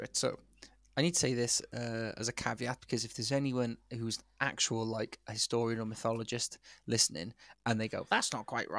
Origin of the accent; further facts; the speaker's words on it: Wales, United Kingdom; We're going to say it's us. We're the Welsh gods.